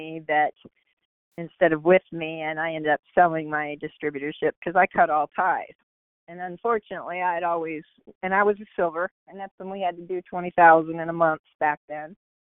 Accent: Arizona, United States; now in Mesa, United States; My dad moved us to Texas because he was a police officer. And when we moved back to Arizona, we moved from the Scottsdale area to Austin, Texas, and then we shot up to Prescott.

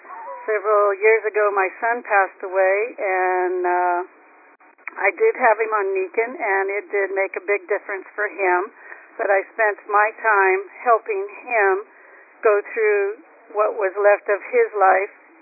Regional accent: Florida, United States; I'm from Florida.

